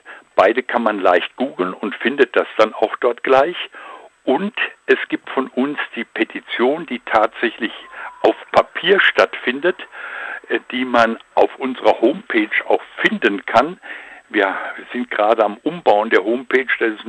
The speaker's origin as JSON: {"language": "German", "town": "Gundremmingen", "region": "Bavaria", "country": "Germany", "said": "Nein, ich komme nicht aus Gorleben. Der Anfangsbuchstabe stimmt. Es ist Gundremming."}